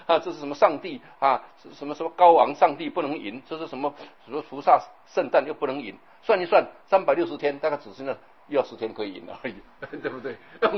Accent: China; 所以你看我们中国人啊，他有一套理论很好啊。

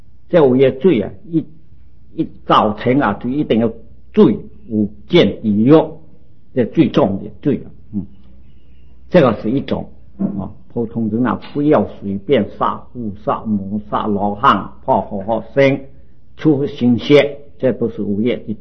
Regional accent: China

